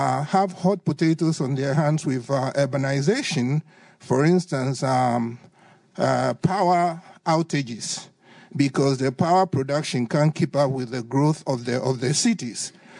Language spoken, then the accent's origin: English; Ghana; I'm from Ghana.